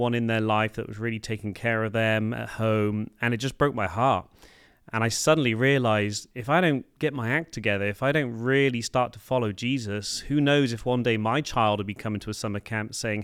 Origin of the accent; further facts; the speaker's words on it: England, United Kingdom; No, I'm from the UK, United Kingdom, or England, as we like to call it. So I grew up in England